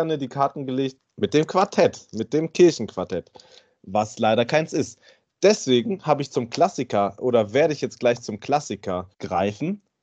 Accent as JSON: {"language": "German", "region": "Northern Germany", "country": "Germany", "tie": "born or raised there", "said": "das kenne ich halt aus meiner Kindheit, weil bei uns in Norddeutschland isst man eigentlich immer Kartoffeln."}